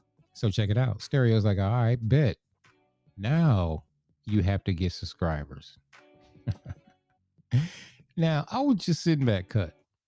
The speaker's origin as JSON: {"language": "English", "region": "North Carolina", "country": "United States", "also_born_or_lived": "Prince George's County, Maryland", "said": "Yeah, that's right. I am originally from North Carolina."}